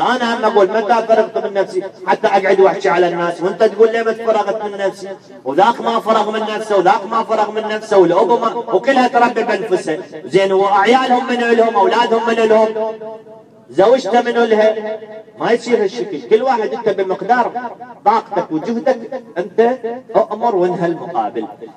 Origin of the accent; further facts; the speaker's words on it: Najaf, Najaf Governorate, Iraq; الآن أنا أحكي لك أنا من النجف، الآن ساكن نجف